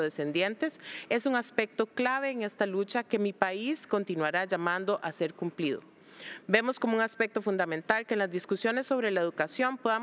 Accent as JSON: {"language": "Spanish", "country": "Costa Rica", "said": "Como costarricense, me siento muy orgullosa de usted."}